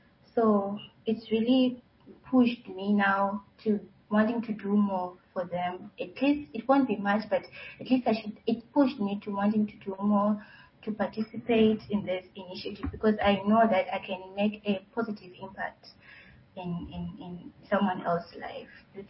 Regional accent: Zimbabwe; moved away; I'm from Zimbabwe, the southern African part of Africa, southern region.

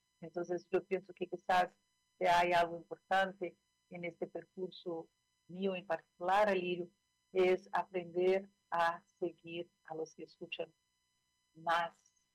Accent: Rio de Janeiro, Brazil; Spanish is a second language; como tú dices, es un nombre guaraní, de la lengua guaraní. Yo soy brasileña de la ciudad de Río de Janeiro.

